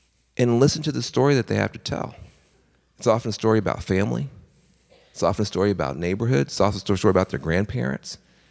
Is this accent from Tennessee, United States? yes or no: yes; Tennessee, United States; I'm a Southerner. I grew up in a red state. I grew up on the edge of a small town in rural West Tennessee.